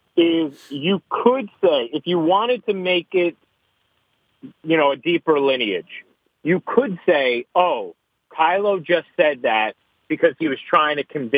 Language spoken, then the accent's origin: English; New York, United States; As a New Yorker, I love hearing that, man.